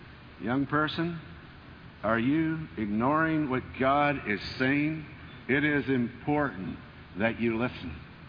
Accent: Walla Walla, Washington, United States; I was born and raised here in Walla Walla. I enjoy this place.

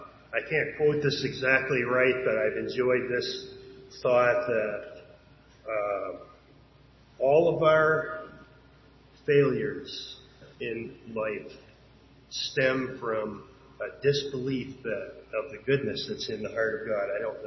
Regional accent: Newfoundland and Labrador, Canada; as a Newfoundlander, I was sharing this with the girls.

